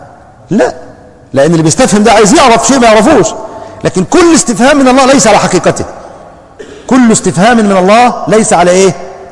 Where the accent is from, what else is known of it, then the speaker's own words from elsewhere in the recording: Egypt; زي ما بيقولوا عندنا في الريف المصري